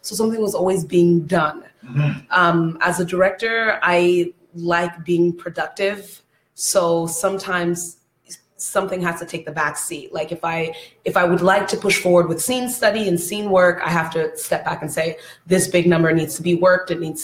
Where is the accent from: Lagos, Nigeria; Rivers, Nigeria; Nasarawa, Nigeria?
Lagos, Nigeria; born there; moved away; also born or lived in Buenos Aires, Argentina / Houston, United States / Ottawa, Canada; I am a daughter of a diplomat from Nigeria, so a Nigerian diplomat, and my father was in the Navy. I was born in Nigeria, Lagos to be exact. And from there, my family, because of my mom's job, we moved to Argentina, Buenos Aires.